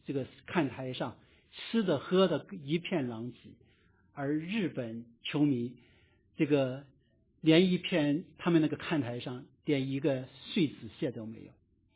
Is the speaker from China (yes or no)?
yes; China; 我们这些华侨，我们这些华人，当别人说起我们来的时候，仍然会说我们是中国人，对不对？